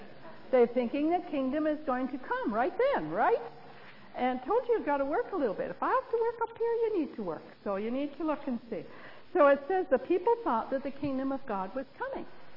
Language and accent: English; Canada; moved away; I was from Canada, had just moved into Chicagoland.